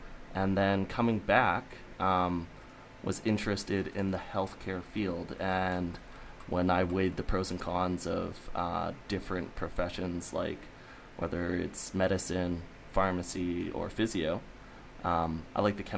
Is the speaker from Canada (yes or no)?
yes; Kamloops, British Columbia, Canada; It's the opening, like, hype-up song for the Kamloops Blazers, the WOHL team from my hometown. So when I hear it, it reminds me of hockey back home.